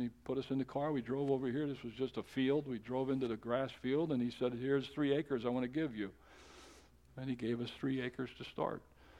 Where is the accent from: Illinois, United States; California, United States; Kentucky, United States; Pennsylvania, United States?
Pennsylvania, United States; Emmaus; now in Philadelphia, United States; I grew up in Emmaus. I didn't go much out of Emmaus, you know, but landed in Philadelphia. I'm living in Philadelphia.